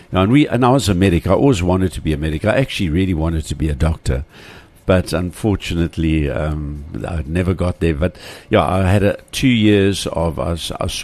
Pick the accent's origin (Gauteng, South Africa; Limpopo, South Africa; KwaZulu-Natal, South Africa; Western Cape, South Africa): Western Cape, South Africa; Cape Town; I was born and bred in Cape Town, in a place called Milnerton. I don't know if you know Milnerton. It's on the beginning of the West Coast, and went to school at Milnerton High.